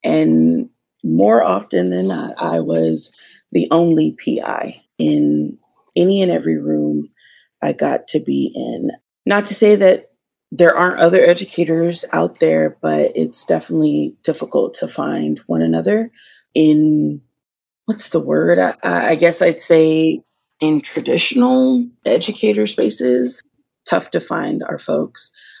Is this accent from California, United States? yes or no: yes; Los Angeles, California, United States; and I was raised on Tongva lands, for now known as Los Angeles.